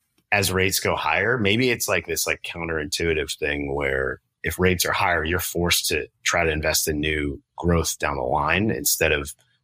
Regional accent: Ridgewood, New Jersey, United States; my hometown is Ridgewood, New Jersey. It's like a little suburb in New York City.

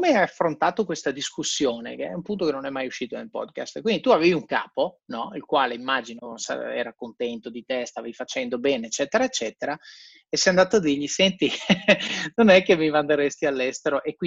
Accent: Verona, Veneto, Italy; quando vado a Verona dicono che ho l'accento non veronese, quando sono fuori Verona mi dicono che sembro veneto ma non capiscono dove

